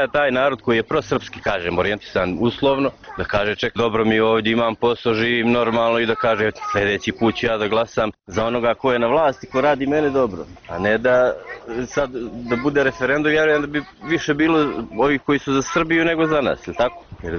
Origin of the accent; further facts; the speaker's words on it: Montenegro; svi smo Crnogorci, ja sam prvi Crnogorac